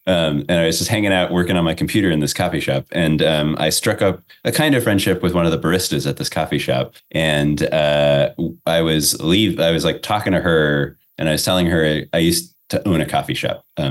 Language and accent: English; California, United States; I grew up in the Bay Area